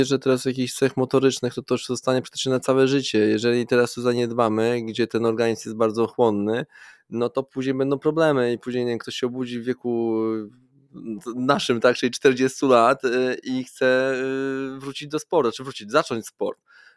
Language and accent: Polish; Białystok, Podlaskie Voivodeship, Poland; Nie. Ja pochodzę z Podlasia, z Białegostoku.